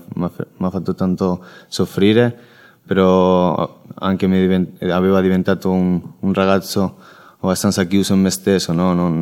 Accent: Spain; Italian is a second language; anche io vengo dalla Spagna, ho 24 anni

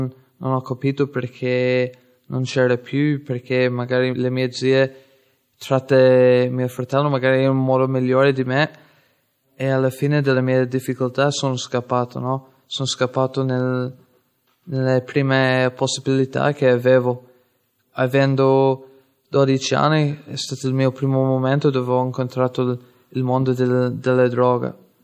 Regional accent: Ireland; ho 23 anni, vengo dall'Irlanda.

